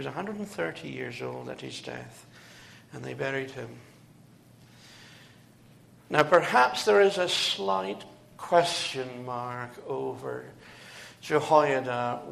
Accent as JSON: {"language": "English", "country": "United Kingdom", "moved": "yes", "said": "knowing that I come from originally from the United Kingdom, were kind enough to express sympathy."}